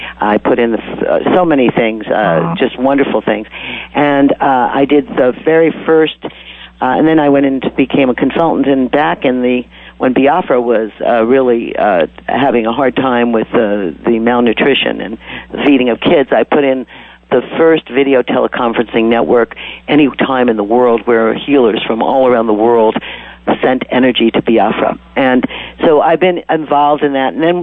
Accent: New York City, New York, United States; I grew up in New York by the time that I was 18.

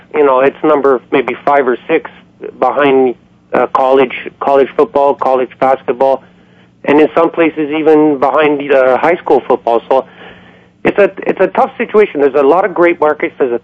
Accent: Canada; And as a Canadian, I'm happy that another Canadian city got a team back.

